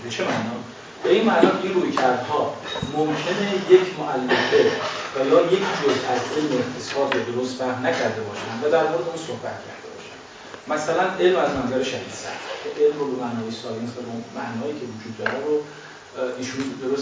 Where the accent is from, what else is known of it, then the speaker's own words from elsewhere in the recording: Iran; این هویت رو در خودمون احساس کنیم که ما ایرانی هستیم